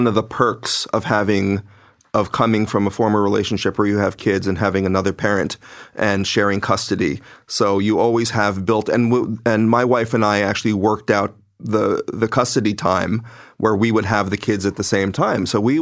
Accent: Philippines; as I said before, I'm Filipino and my daughter is half Filipino.

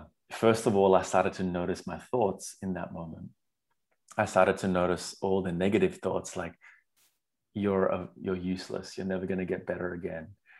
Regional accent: Sri Lanka; although I was raised around Buddhism in Sri Lanka is more focused on the practice of it.

